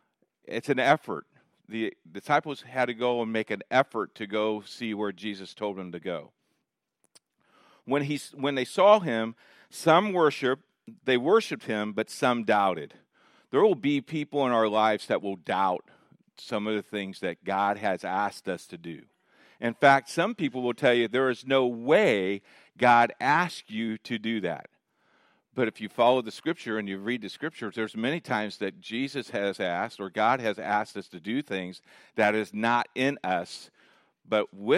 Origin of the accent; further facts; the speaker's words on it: Columbus, Indiana, United States; You're going to take me from my hometown of Columbus to Indianapolis, the big city where they have cars and not horses?